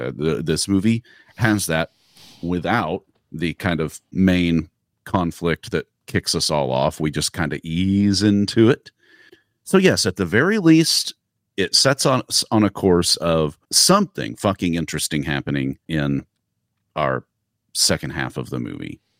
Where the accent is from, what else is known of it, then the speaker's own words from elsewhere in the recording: the South, United States; Look, I'm from the South, so who knows? It's just always going to be there.